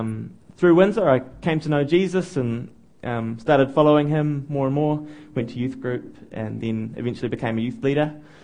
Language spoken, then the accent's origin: English; Auckland, New Zealand; I'm from Auckland. I've been raised here since I was a little boy and grown up in various parts. So we lived in Epsom for my first 10 years when my dad was a teacher at Dilworth Boarding School.